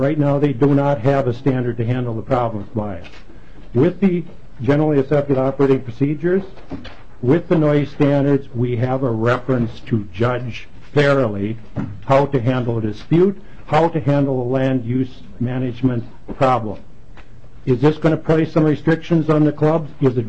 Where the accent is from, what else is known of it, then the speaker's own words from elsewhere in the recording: Ashby, Minnesota, United States; I'm from the Ashby area, rural Minnesota, Otter Tail County.